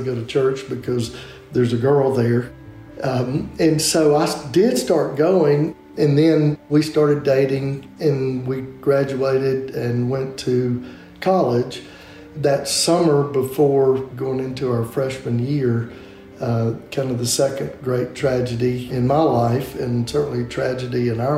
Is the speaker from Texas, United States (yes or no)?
no; Mississippi, United States; And growing up in small town Mississippi, not going to church was kind of, you know, that was different.